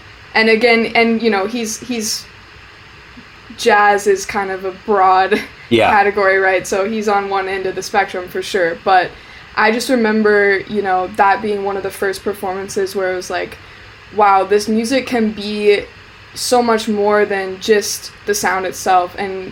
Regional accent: Minnesota, United States; I grew up in Minnesota, actually.

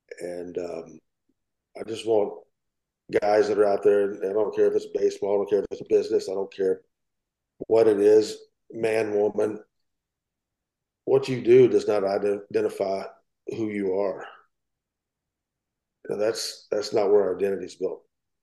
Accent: Texas, United States; I'm redneck from East Texas, a place called Target and Prairie. I worked on a farm, baled hay, fixed fence.

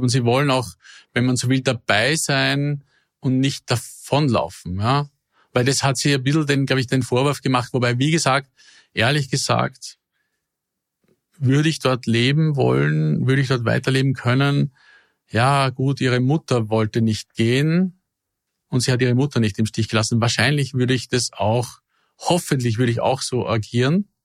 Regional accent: Vienna, Austria; ich habe mit meiner Heimatstadt Wien wahrscheinlich genau das Gegenteil.

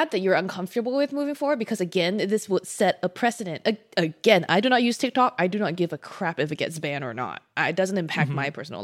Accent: Singapore; I'm telling you, as a Singaporean person, the Chinese government is like something we openly talk about in Singapore

